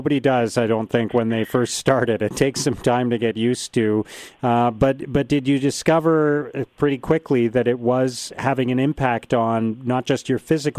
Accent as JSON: {"language": "English", "country": "Canada", "tie": "born or raised there", "said": "It's probably the part of the world that I have run the most other than my hometown here in Canada because I've spent so much time there visiting family."}